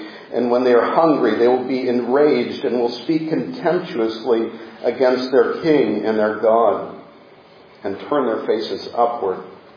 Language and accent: English; Midwest, United States; born there; I was born in the Midwest, and you could see forever, and so those sunrises and sunsets lasted for longer and were more visible.